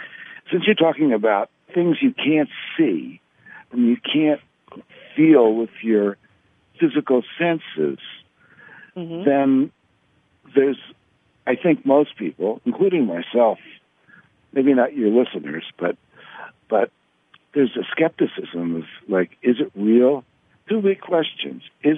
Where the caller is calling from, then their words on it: Sedona, Arizona, United States; I'm in Sedona.